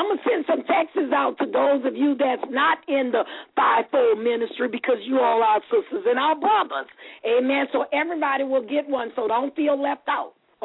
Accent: Louisiana, United States; accent: Southern; you know I have an accent because I'm from the South. I'm from Louisiana. I'm a Southern girl

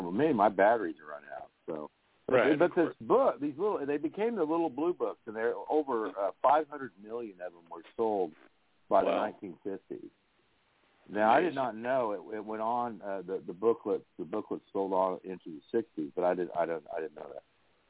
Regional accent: Leroy, Kansas, United States; Kansas, down near where I was raised in Leroy, which is.

